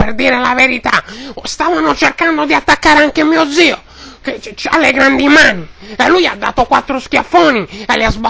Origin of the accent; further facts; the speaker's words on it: Bologna, Emilia-Romagna, Italy; born there; Ma è anche la mia città natale